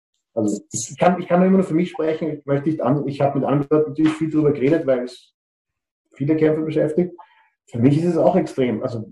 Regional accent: Austria; da geht es halt wirklich ans Eingemachte, wie man sagt, bei uns in Österreich

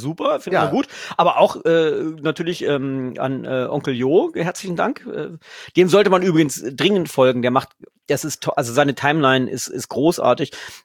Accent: Lower Saxony, Germany; ich bin ja Niedersachse. Also insofern, ich bin eher dem norddeutschen Bier zugetan.

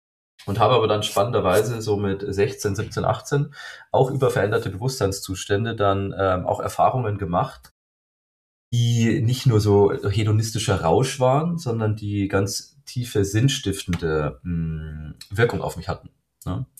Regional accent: Bavaria, Germany; ich bin christlich aufgewachsen. Ich komme aus Bayern, dem königlichen Freistaat Bayern hier in Deutschland.

